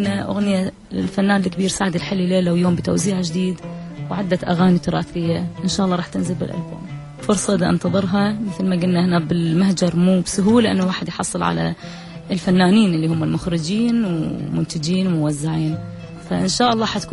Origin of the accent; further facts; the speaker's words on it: Iraq; accent: Iraqi; بس من أغني بالعراقي أشعر أكثر بها، لأن هاي لغتي، هاي لهجتي، هاي اللي تربيت عليها،